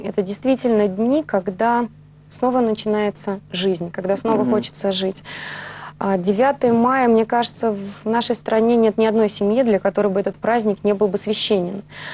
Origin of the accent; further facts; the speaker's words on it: Nizhny Novgorod, Nizhny Novgorod Oblast, Russia; в Нижнем Новгороде, это мой родной город.